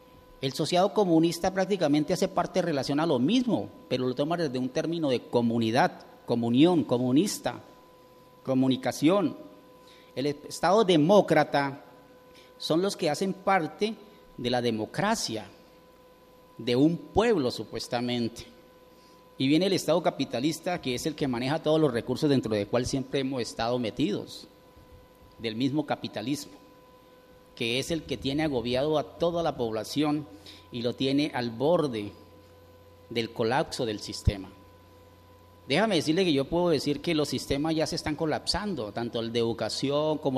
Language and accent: Spanish; Colombia; ¿En qué medida puedo decir que yo soy colombiano